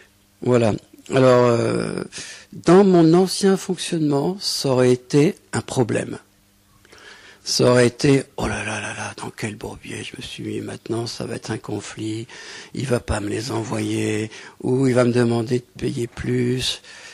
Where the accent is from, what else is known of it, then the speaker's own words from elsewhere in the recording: Morocco; puisque moi je viens du Maroc, lui vient de Tunisie, hein, on peut dire qu'on est frères, presque géographiques.